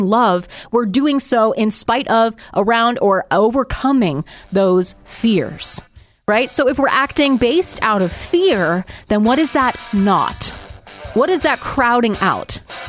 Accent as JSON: {"language": "English", "country": "United States", "said": "And that is concerning to me as an American, as a lover of liberty, as a Christian."}